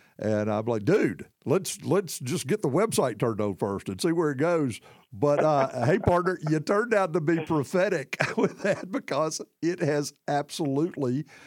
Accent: Tuscaloosa, Alabama, United States; growing up in Tuscaloosa, I was 22 years old before Bear Bryant was not the football coach at Alabama.

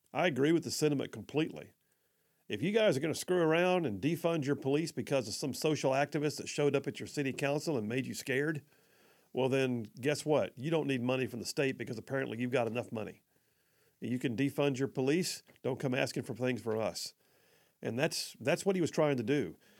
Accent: Huntsville, Alabama, United States; also born or lived in Birmingham; Huntsville. I've got a lot of family there. Did a lot of my growing up there, but I did a lot of my growing up in Birmingham also.

